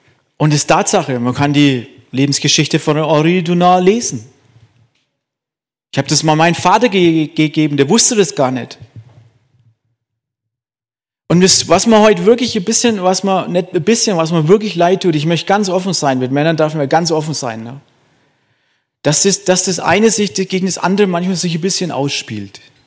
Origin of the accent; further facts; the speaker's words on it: Bavaria, Germany; Ich komme ja aus dem Frankenland. Da war ich 8 Jahre Soldat gewesen